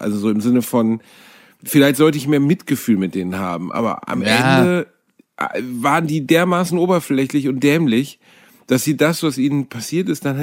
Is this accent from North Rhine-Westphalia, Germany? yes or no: yes; Gelsenkirchen, North Rhine-Westphalia, Germany; ich komme aus Gelsenkirchen-Rotthausen